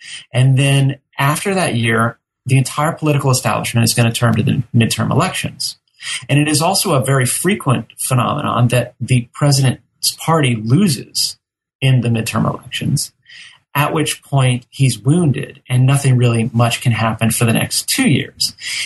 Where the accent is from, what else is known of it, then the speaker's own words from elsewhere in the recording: Texas, United States; now in Georgia, United States; You know, I'm from Texas, which is the second largest, most populous state in the nation.